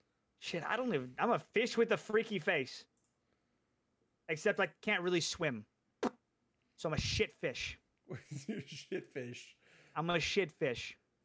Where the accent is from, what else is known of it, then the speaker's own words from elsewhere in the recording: Midwest, United States; I am from Central Standard Time, the Midwest of America.